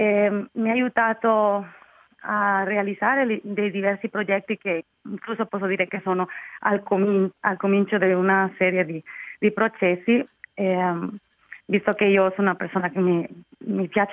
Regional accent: Costa Rica; io provengo da Costa Rica, per me cambiare di una città e abitare in un nuovo posto è stato comunque un momento importante nella mia vita.

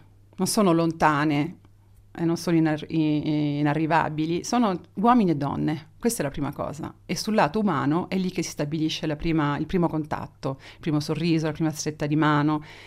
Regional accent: Rome, Lazio, Italy; io sono romana tra l'altro, ho vissuto a Roma tutta la vita

